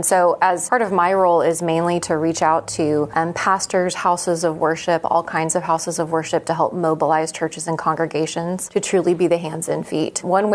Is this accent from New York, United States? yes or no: no; Oklahoma, United States; Born and raised in Oklahoma. Go Cowboys.